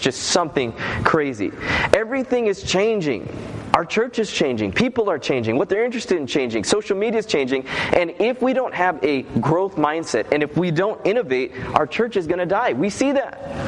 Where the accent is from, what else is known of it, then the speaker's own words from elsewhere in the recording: Loma Linda, California, United States; I'm from Loma Linda.